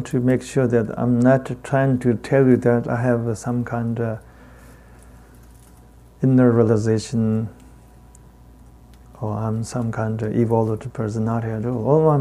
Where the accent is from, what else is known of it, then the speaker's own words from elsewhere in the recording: Tibet, China; accent: Tibetan; English is a second language; One time I was working very hard to get rid of my Tibetan accent, which was an impossible task anyway. My Dharma friends told me, please don't get rid of your heavy accent.